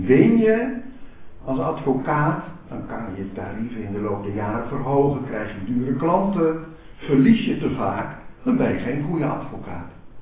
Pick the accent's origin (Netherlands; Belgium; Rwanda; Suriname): Netherlands; Leiden, South Holland; Leiden waar ik opgegroeid ben